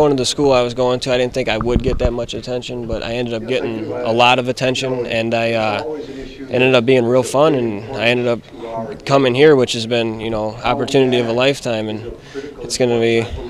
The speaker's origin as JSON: {"language": "English", "town": "Wilmington", "region": "Illinois", "country": "United States", "said": "Wilmington. It's about an hour south from there."}